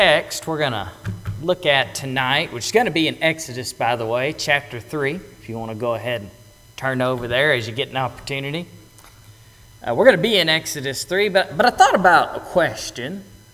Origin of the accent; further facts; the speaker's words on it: Mississippi, United States; I'm from North Mississippi.